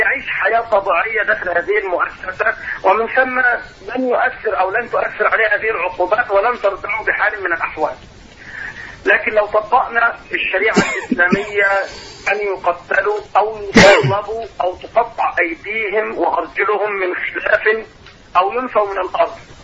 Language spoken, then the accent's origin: Arabic; Egypt; يعني زي ما نقول إحنا تعبنا كمصريين ماشي جنب الحيط